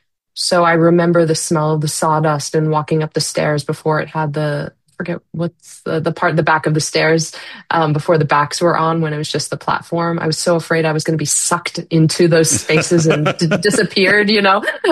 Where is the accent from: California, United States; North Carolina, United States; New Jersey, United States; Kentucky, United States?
New Jersey, United States; also born or lived in Florida / New York / Boston, Massachusetts; I was born in Florida. I was raised in New Jersey, lived a little bit in New York as a child, and then moved back, finished high school in Florida, went up to Boston for college, mostly lived in Boston for about 13 years